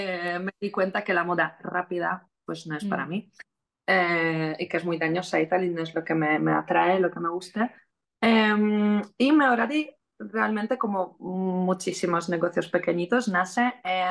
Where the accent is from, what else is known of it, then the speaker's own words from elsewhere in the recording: Poland; Spanish is a second language; soy de Polonia, soy polaca.